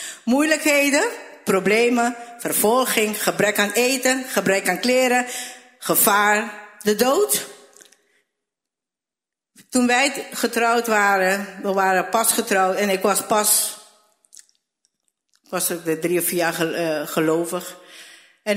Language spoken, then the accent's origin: Dutch; Aruba; Ik ben een Arubaan